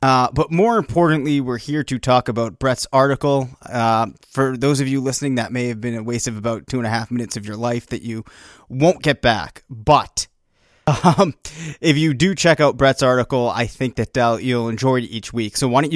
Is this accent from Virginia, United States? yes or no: no; Bedford, New Hampshire, United States; We're from Bedford, New Hampshire, which, I don't know, would you consider it a small town? Maybe medium-sized for New Hampshire standards?